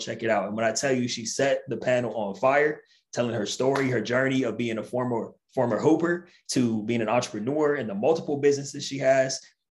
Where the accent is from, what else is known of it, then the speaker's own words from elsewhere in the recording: California, United States; Aside from the fact we're both from California, Classy's from Northern California, Bay Area. I'm a Southern California boy, but California is California.